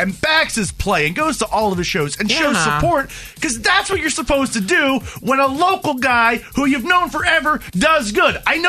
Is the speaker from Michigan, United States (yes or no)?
no; New Jersey, United States; also born or lived in Philadelphia; I come from New Jersey / Philadelphia.